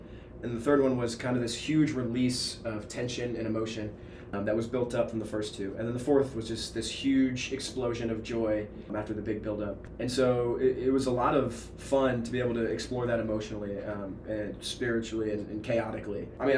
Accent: St. Charles, Missouri, United States; especially because I'm from the St. Charles area, which is where Lindenwood's at.

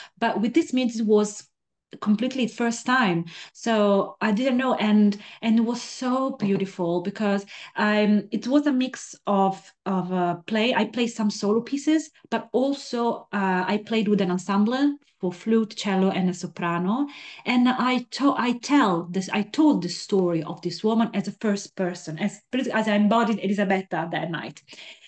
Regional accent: northern Italy, Italy; English is a second language; moved away; So I was living in Italy in the north. I'm come from North Italy

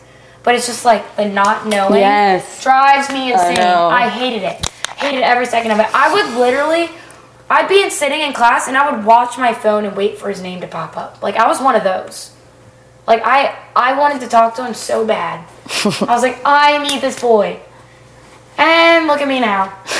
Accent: Maryland, United States; I, like, pretty much grew up there because I'm from Maryland.

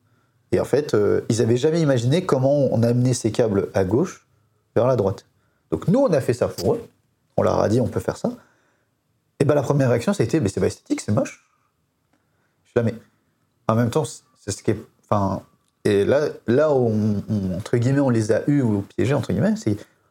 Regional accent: France; c'est que nous sommes Français, nous sommes Latins

